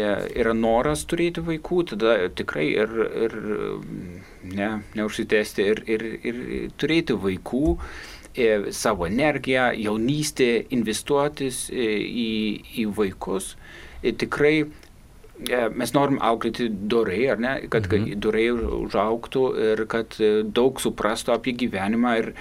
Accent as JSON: {"language": "Lithuanian", "country": "Germany", "second_language": "Lithuanian", "said": "aš esu vokietis, Diana lietuvė ir mes susituokim Vokietijoje"}